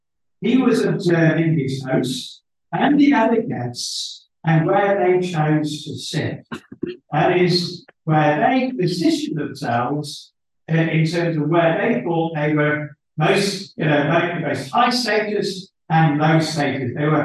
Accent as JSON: {"language": "English", "country": "United Kingdom", "said": "we have this internal desire as British people where we feel we must try and muster up some joy about heaven from deep within us"}